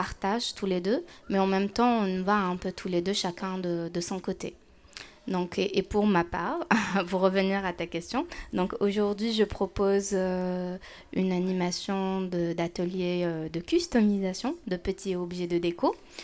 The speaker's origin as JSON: {"language": "French", "country": "Algeria", "moved": "as an adult", "lives_now": "France", "said": "Je suis originaire d'Algérie. J'ai fait mes études en Algérie dans les Beaux-Arts d'Alger, dans la spécialité design aménagement. Puis par la suite, je suis venue ici en France"}